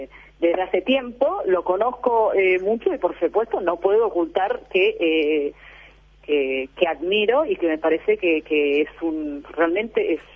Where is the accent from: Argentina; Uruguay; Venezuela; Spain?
Argentina; Soy ítalo-argentina.